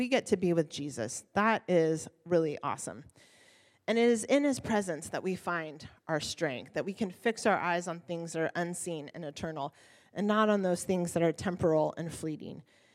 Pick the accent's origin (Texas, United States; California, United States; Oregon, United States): Oregon, United States; I grew up in mountains in Oregon.